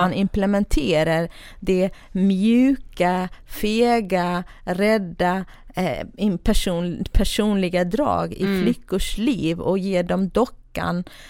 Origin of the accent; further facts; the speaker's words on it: Kurdistan Region, Iraq; Swedish is a second language; now in Sweden; jag kommer från södra Kurdistan, irakiska delen då. Från en ganska rik familj, men ganska traditionell och religiös familj.